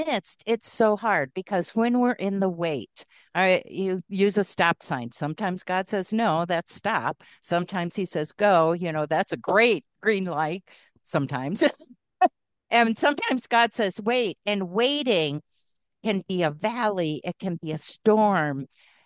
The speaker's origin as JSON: {"language": "English", "region": "Michigan", "country": "United States", "tie": "born or raised there", "also_born_or_lived": "Maryland", "moved": "as an adult", "said": "I grew up in Michigan. We raised our kids in Maryland, and now we live in Colorado."}